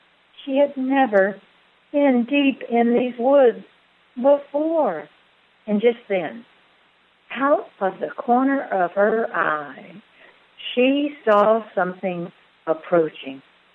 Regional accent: Florida, United States; also born or lived in Alabama / Tennessee / Louisiana; I've always lived in the South, and I was born in Alabama and spent growing up time down in Florida, lived in Tennessee, went to school in New Orleans.

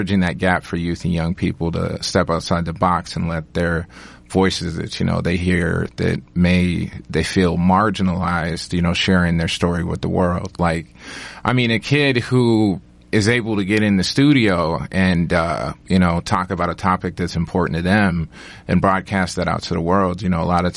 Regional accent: Washington, United States; I descend from the Cowichan of Vancouver Island and also the Swinomish Tribe, where I grew up on the Swinomish Indian Reservation.

